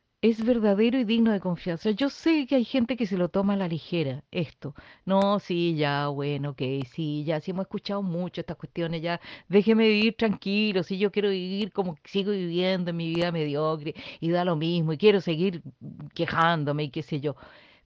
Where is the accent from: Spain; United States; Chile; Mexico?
Chile; moved away; Yo cuando me fui de Chile, estuve un año en Argentina y en un momento dado tenía los zapatos rotos.